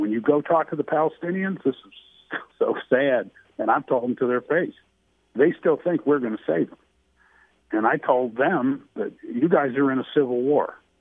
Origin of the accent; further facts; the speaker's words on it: South Africa; And I'm from South Africa half the time in my childhood